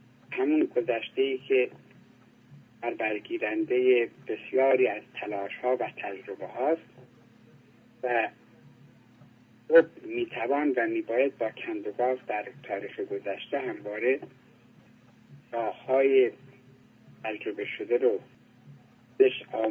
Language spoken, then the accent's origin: Persian; Iran; من به عنوان یک ایرانی باید از شما سپاسمند باشم